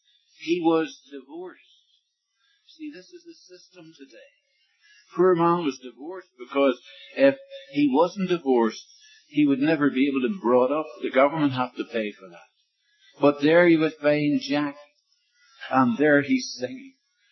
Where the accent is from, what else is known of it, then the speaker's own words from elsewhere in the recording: Ireland; born there; I said, well, I was born in Ireland myself.